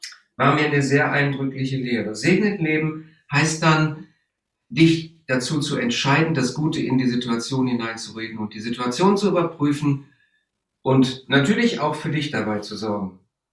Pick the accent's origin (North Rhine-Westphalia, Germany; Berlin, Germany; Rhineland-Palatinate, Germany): North Rhine-Westphalia, Germany; Das könnte mir passieren, weil ich komme aus dem Rheinland.